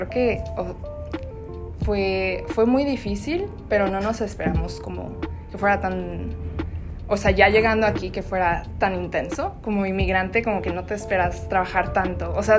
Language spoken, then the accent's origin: Spanish; Mexico City, Mexico; now in Vancouver, Canada; Pues nací y crecí toda mi infancia en México, la ciudad. Nací en Coyoacán y pues ahí en mi casita cerca de la casa de mis abuelos.